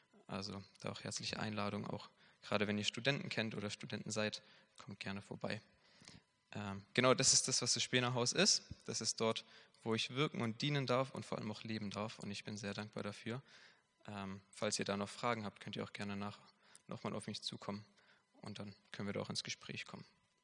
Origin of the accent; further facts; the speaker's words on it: Baden-Württemberg, Germany; now in Mainz, Germany; ich komme ursprünglich aus Baden-Württemberg und bin dann hier fürs Studium nach Mainz gezogen. Und ich wohne jetzt inzwischen im Spenerhaus